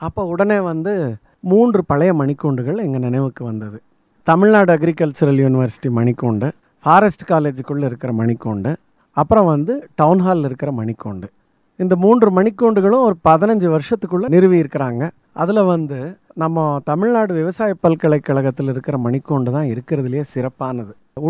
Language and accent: Tamil; Coimbatore, Tamil Nadu, India; நான் வந்து கோயம்புத்தூர்லேயே பிறந்து வளர்ந்தவன்.